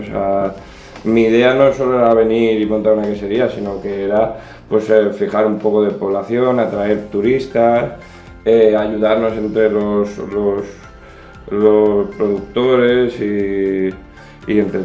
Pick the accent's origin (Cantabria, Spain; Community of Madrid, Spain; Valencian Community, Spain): Community of Madrid, Spain; Madrid; born there; Sí, bueno, mi padre es de toda la vida de aquí, yo no nací aquí, nací en Madrid, pero bueno, siempre ha sido como mi pueblo, vaya que siempre he venido en puentes, en veranos, en Navidad, siempre que podía.